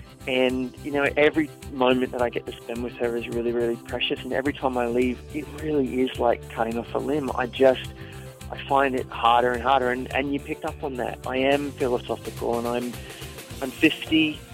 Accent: Australia; now in United States; I'm Australian, he's British, and we live in America.

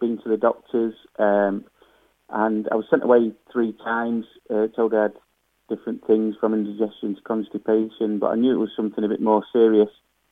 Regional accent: Yorkshire and the Humber, United Kingdom; I'm from Yorkshire

